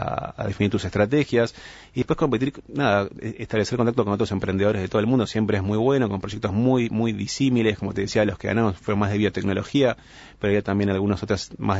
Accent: Uruguay; nos invitaron a nosotros como uruguayos

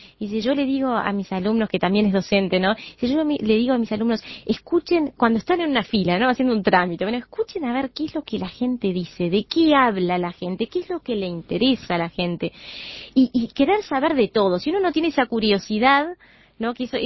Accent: Uruguay; cómo somos los uruguayos

